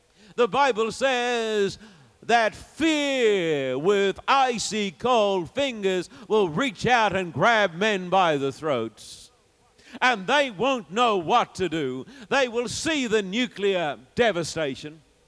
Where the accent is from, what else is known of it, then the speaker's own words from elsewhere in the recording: Sydney, New South Wales, Australia; Some time ago, when I was in my hometown of Sydney